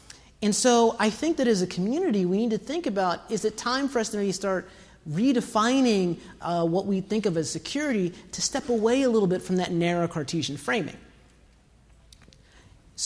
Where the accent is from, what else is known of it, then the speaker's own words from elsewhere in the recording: Georgia, United States; I grew up in the South, okay?